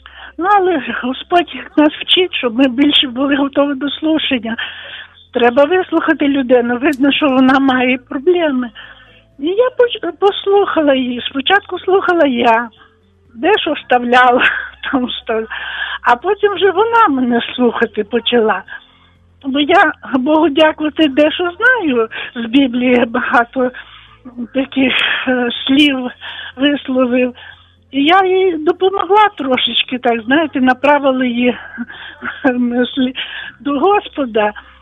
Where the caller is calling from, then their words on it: Volyn Oblast, Ukraine; я з Волині.